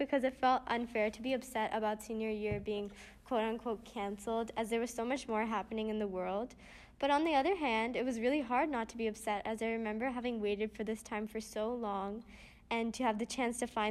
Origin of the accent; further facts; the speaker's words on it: Rhode Island, United States; So I'm from the state of Rhode Island, which is the smallest state in the United States.